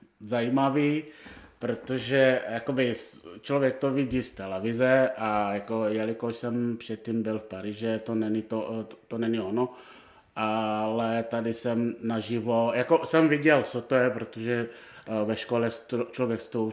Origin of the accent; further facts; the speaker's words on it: Togo; now in Czech Republic; jsem z Toga a tam je v průměru kolem 30 stupňů.